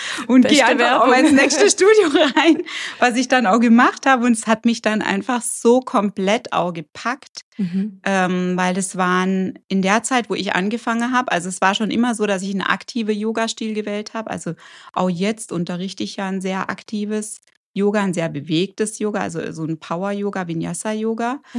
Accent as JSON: {"language": "German", "country": "Germany", "said": "Und kam dann aber zurück eben nach Deutschland und ja, erst mal wieder so in meine Heimat dann."}